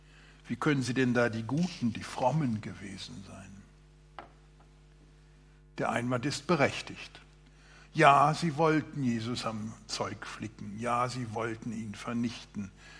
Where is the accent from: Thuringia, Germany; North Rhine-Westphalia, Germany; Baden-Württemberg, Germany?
Baden-Württemberg, Germany; Aber auch bei uns hier im Schwabenland gibt es solche, die mir zu ernst oder nicht ernst genug